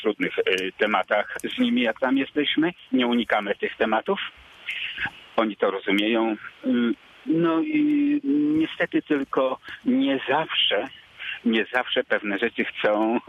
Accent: Zielona Góra, Lubusz Voivodeship, Poland; born there; ja jestem zielonogorzeninem z urodzenia, urodziłem się w 56 roku

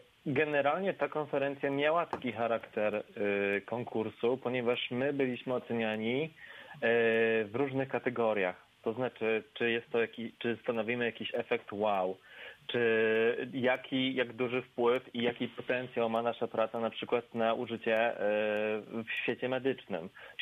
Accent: Toruń, Kuyavian-Pomeranian Voivodeship, Poland; moved away as an adult; now in Zielona Góra, Poland; Więc do Zielonej Góry przyjechałem z Torunia, więc województwo kujawsko-pomorskie.

